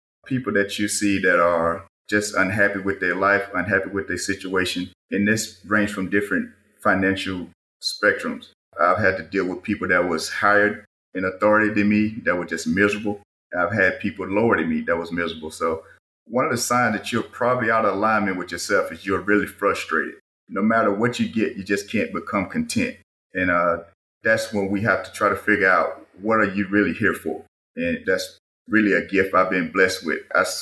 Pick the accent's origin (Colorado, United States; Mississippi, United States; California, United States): Mississippi, United States; Columbia; got out of the service and returned back to my hometown of Columbia, Mississippi.